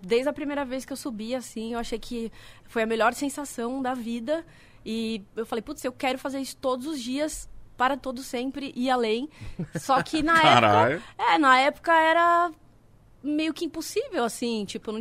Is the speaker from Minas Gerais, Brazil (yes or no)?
no; Santos, São Paulo, Brazil; also born or lived in ABC; eu morava na ABC, né, eu sou de Santos, mas eu morava na ABC.